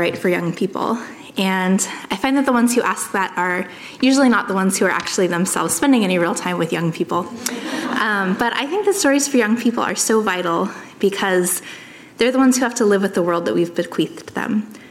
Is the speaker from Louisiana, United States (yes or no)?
no; Cupertino, California, United States; the very singular experience of growing up in Cupertino, which is where I come from.